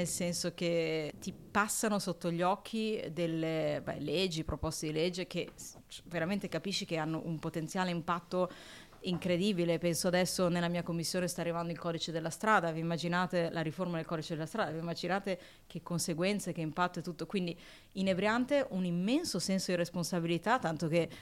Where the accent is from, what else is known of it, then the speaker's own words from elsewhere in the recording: Milan, Lombardy, Italy; io sono milanese, nata e cresciuta a Milano, ma con uno sguardo europeo.